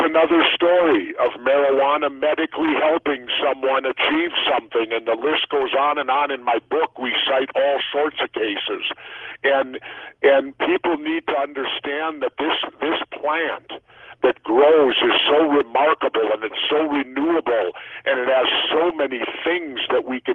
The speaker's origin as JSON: {"language": "English", "town": "Minneapolis", "region": "Minnesota", "country": "United States", "tie": "born or raised there", "said": "I grew up in South Minneapolis, and inner city"}